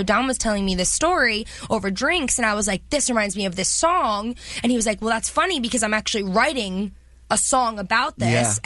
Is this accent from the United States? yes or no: yes; New Jersey, United States; I'm from New Jersey, which are kind of similar places in different parts of the world.